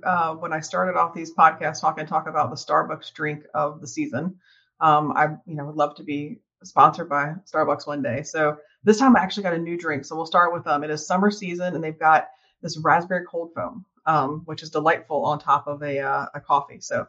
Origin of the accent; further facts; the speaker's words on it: Virginia, United States; The therapist in me, who is from the South, Colin, I will say I'm from Southern Virginia.